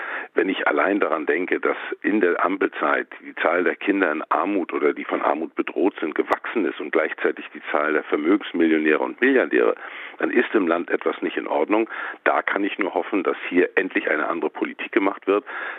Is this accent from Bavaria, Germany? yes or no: no; Mecklenburg-Vorpommern, Germany; Ich kenne das auch bei mir aus meiner Heimat in Mecklenburg-Vorpommern